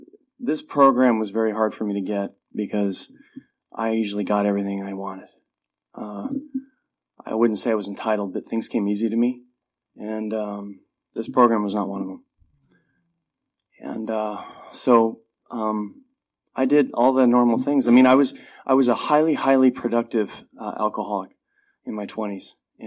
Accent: Edmonds, Washington, United States; So I grew up in Edmonds, and I had an amazing childhood, adolescence.

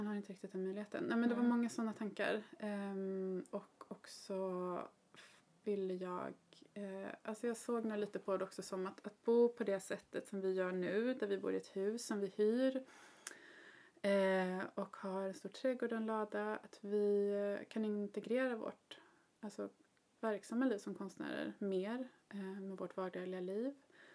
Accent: Kronoberg County, Sweden; also born or lived in Stockholm; jag är född och uppvuxen i Småland, i Kronobergs län. Och bodde här tills jag var 19, då jag flyttade till Stockholm.

